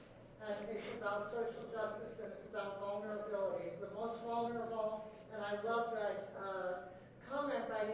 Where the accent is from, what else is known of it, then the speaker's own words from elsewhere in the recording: California, United States; I'm from Southern California